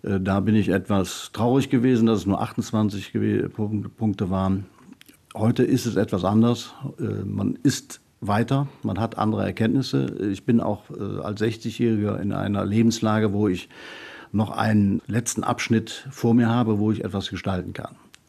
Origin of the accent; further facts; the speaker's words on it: Bergneustadt, North Rhine-Westphalia, Germany; born there; Ich bin 60 Jahre alt und wohne in Bergneustadt und bin auch gebürtiger Bergneustädter